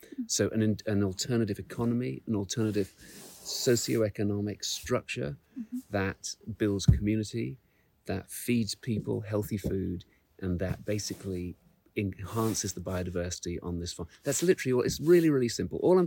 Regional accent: New York, United States; Well, I mean, we grew up in New York together and worked together and we decided we are anarchists.

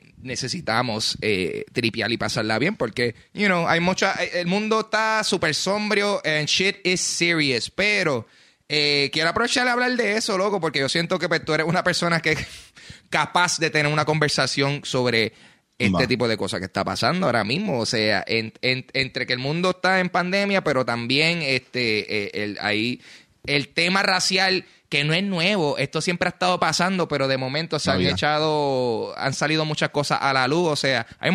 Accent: Puerto Rico; siendo número uno latino y siendo puertorriqueño

